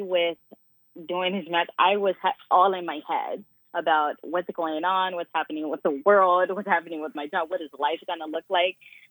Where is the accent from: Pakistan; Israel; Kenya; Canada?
Israel; now in United States; So when I moved out here in 2009, because I'm from Israel, born and raised